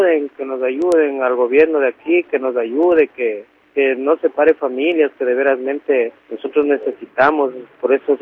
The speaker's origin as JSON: {"language": "Spanish", "country": "Ecuador", "moved": "yes", "lives_now": "Spain", "said": "Yo llevo aquí 6 años. En el 2002 llegué yo de Ecuador"}